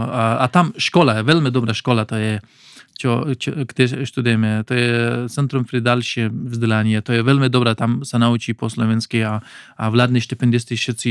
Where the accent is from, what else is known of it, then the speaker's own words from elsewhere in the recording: Afghanistan; Slovak is a second language; now in Slovakia; Ja som z Afganistan, tak pri mňa paštu a potom persky alebo dari, to hovoríme.